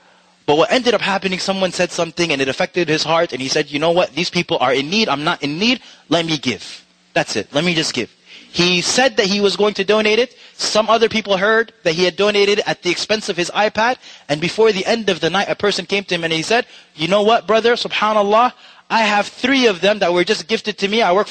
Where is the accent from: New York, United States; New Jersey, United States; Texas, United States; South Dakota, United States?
New York, United States; I am from New York